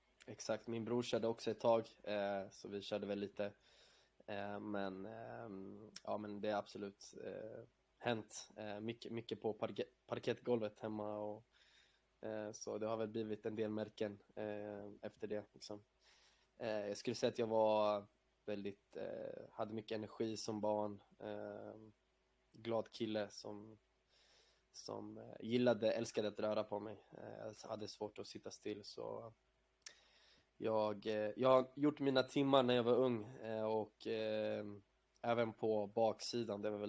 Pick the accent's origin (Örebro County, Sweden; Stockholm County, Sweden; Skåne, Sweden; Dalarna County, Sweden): Örebro County, Sweden; Örebro; Jag är uppväxt i Örebro och i Brickebacken, Brickeberg. Två områden i Örebro som jag bott i som barn. Och där min familj bor kvar fortfarande.